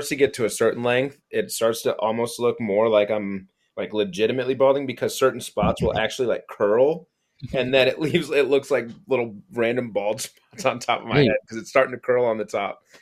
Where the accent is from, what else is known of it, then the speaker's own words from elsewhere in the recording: Port Huron, Michigan, United States; Yeah, I'm from Port Huron.